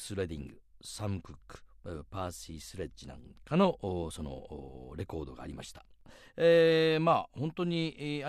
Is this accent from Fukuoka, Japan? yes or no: yes; Kurume, Fukuoka, Japan; 私は九州は福岡県久留米市で生まれ育ったわけですけども、男ばかりの5人兄弟の末っ子なんですね。